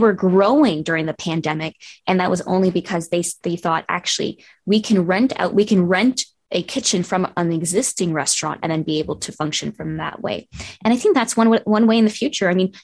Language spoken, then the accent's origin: English; Canada; being a Canadian, traveling all the time for business